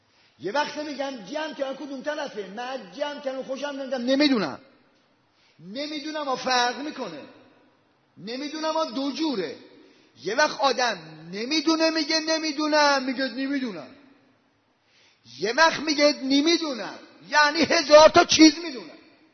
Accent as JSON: {"language": "Persian", "region": "Isfahan", "country": "Iran", "said": "این آقا اصفهان، شهر خودمون اصفهان، تو سب جماعت نشسته بودیم"}